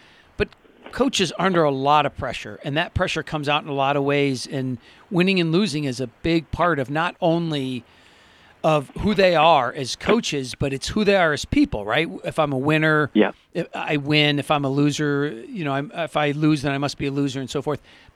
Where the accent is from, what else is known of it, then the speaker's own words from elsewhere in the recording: Michigan, United States; I know, this is interesting, but it's just that it just so happens that although it is my home state, they just had their first weekend of online gambling last weekend.